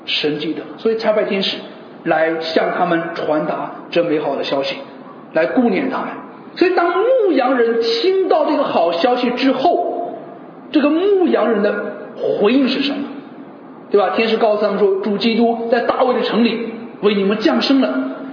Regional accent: China; now in Singapore; 因为我家乡现在是零下十多度啊，下雪啊，很冷很冷啊。我们准备这个啊，过年的时候这个回中国，

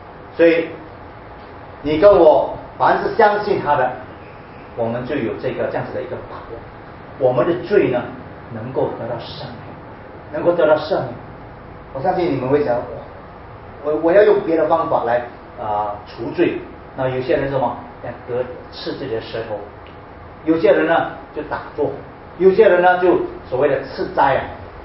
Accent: China; 那当然，这个时候我们想到我们中国人了

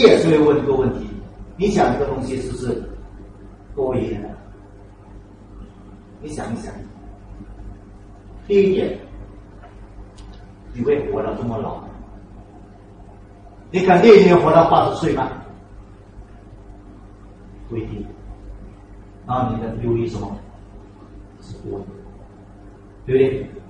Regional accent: Singapore; 这个是我们新加坡人常常的问题

